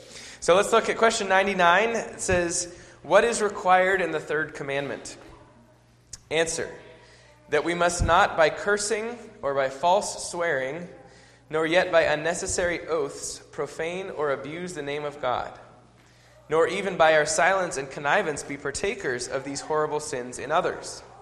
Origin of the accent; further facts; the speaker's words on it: Boston, Massachusetts, United States; when I was growing up in Boston